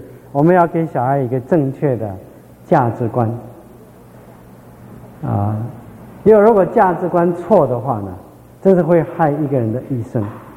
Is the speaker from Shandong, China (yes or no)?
yes; Shandong, China; Chinese is a second language; 我这个我是山东人，学的国语，有的字我就讲不出来